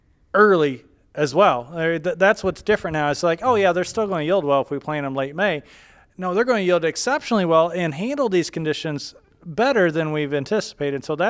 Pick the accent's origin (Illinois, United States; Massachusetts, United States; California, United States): Illinois, United States; I grew up farm boy in Illinois